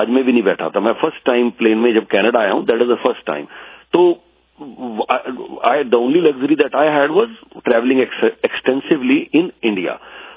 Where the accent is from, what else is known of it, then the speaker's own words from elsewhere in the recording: Punjab, India; sir मैं पंजाब से हूँ